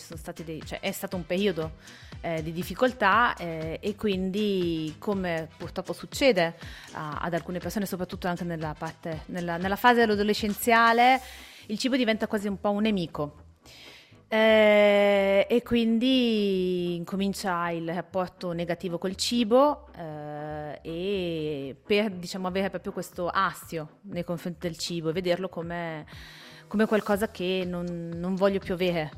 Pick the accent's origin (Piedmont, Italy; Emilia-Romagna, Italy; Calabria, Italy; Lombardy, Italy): Lombardy, Italy; Brescia; io sono bresciana, però è anche vero che sono mezza bresciana, mezza tedesca. Quindi mia madre è tedesca